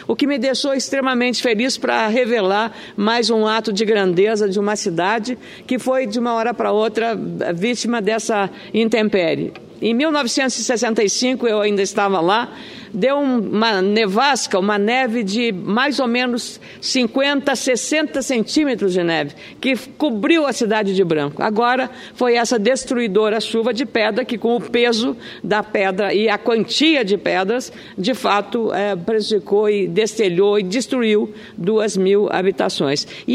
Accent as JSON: {"language": "Portuguese", "town": "Lagoa Vermelha", "region": "Rio Grande do Sul", "country": "Brazil", "tie": "born or raised there", "said": "a tristeza que se abateu sobre a minha comunidade, da minha cidade natal, Lagoa Vermelha, na região nordeste do Rio Grande do Sul"}